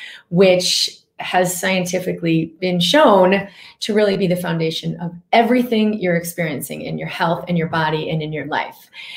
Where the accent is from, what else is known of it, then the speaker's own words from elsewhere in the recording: Massachusetts, United States; now in Durango, United States; Cool, I grew up right outside of Boston. So I am now broadcasting from Durango, Colorado, a very, very beautiful place in the mountains.